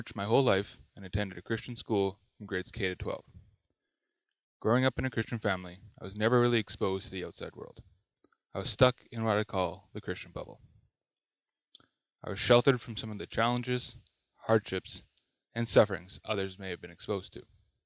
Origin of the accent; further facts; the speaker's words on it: Edmonton, Alberta, Canada; now in British Columbia, Canada; I recently moved to BC. I grew up in Edmonton in a Christian home and was baptized as a baby.